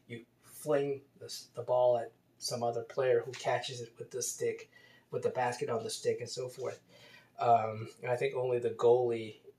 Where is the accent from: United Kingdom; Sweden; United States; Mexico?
United States; Baltimore, Maryland; I grew up in Baltimore. Baltimore is a big lacrosse city. Maryland is a big lacrosse state.